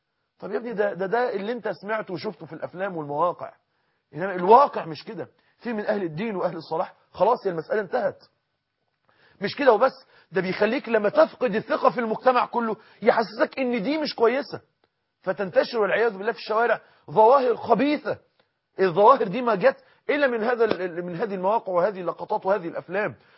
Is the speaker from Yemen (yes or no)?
no; Egypt; احنا عندنا في مصر ما فيش الكلام ده